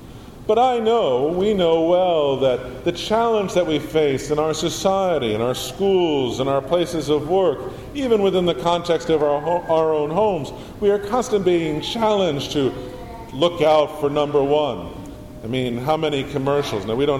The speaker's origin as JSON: {"language": "English", "region": "Connecticut", "country": "United States", "tie": "born or raised there", "said": "I grew up in Connecticut, a place where I was to get, and did get indeed, a fine education."}